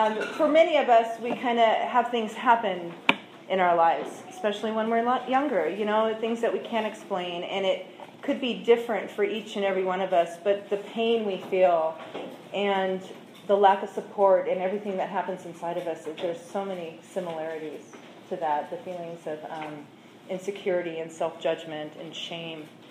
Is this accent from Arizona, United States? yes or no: no; Santa Barbara, California, United States; I was born and raised in Santa Barbara, and I was somewhat of a stuck-up white girl.